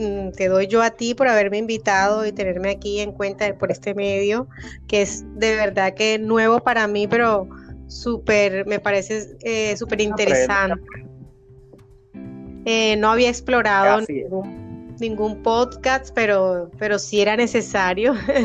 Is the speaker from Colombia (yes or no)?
yes; Colombia; soy colombiana, agente inmobiliaria de hace ya varios años